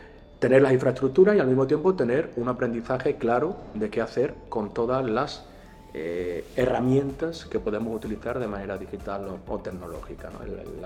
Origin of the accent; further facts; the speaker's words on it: Arroyo de la Luz, Extremadura, Spain; un chaval de mi pueblo, de Arroyo de la Luz